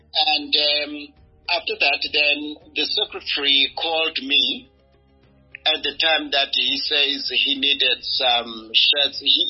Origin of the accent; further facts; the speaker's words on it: South Africa; it kind of brought a sense of humor as South African. Because one thing that I love about my country, which I will never trade it for anything